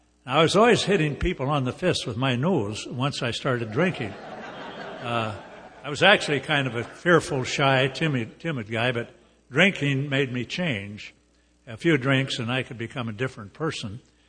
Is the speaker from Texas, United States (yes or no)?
no; Nebraska, United States; But I was born in Nebraska at a very early age and grew up there during what is called the Great American Depression.